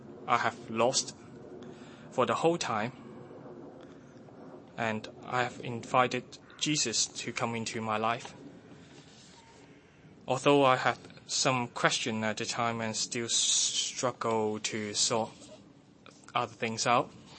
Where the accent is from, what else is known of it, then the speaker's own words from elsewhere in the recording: Hong Kong; I didn't come from a Christian home, but when I grew up in Hong Kong, I lived in Hong Kong before